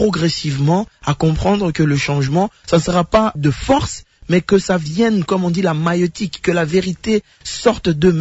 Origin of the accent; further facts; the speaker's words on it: DR Congo; je pense qu'en tant que Congolais, nous sommes tous nés avec cet ADN de l'amour de notre pays, cet ADN de vouloir transformer la RDC